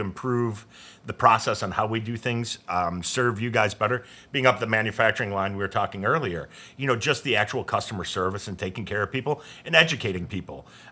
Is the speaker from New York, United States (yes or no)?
no; Downers Grove, Illinois, United States; So I grew up in Downers Grove.